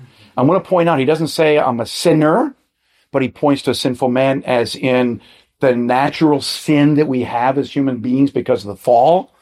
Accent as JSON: {"language": "English", "country": "Mexico", "said": "I come from Mexico, man. What can I say?"}